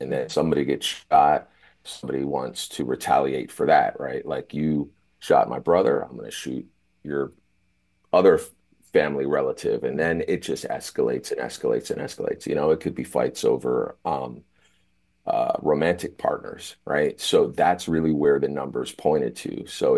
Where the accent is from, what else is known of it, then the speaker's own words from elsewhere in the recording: Baltimore, Maryland, United States; Baltimore, unfortunately, is one of them. It's my hometown. It's where I grew up. It's where my mom was born and grandmother.